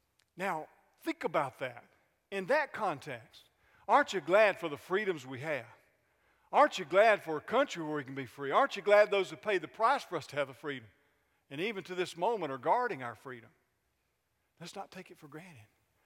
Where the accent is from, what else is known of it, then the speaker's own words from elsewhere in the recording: Atlanta, Georgia, United States; I grew up in Atlanta, up in Cobb County.